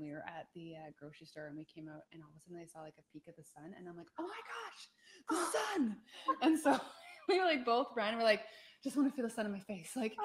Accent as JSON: {"language": "English", "country": "Canada", "said": "And being Canadian, like I like to be in areas that aren't cold typically for the winter."}